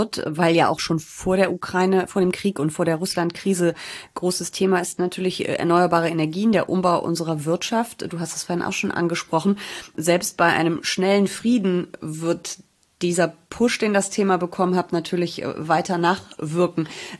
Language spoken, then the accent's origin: German; Rhineland, Germany; Das höre ich als Rheinländerin, die ich ja auch bin, gerne.